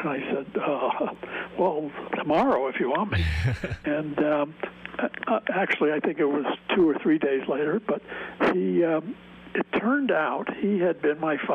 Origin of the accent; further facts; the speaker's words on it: Beverly Hills, California, United States; I was raised in Beverly Hills and went to UCLA